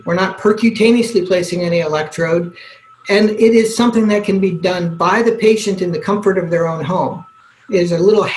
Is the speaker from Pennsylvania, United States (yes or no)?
no; Hawaii, United States; you know, I grew up in Hawaii, and I was Asian medicine was part of the culture there when I grew up.